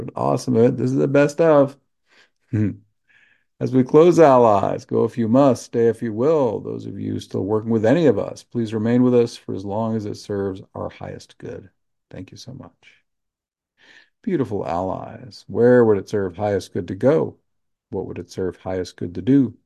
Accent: Oklahoma, United States; I can say that I was born and raised in Oklahoma.

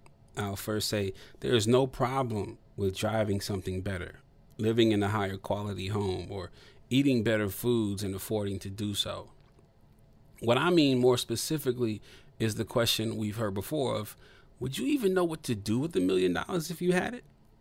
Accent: Toledo, Ohio, United States; I spent about 12 years on the radio as a top-rated host in my hometown of Toledo, Ohio, and in Detroit also on several radio stations.

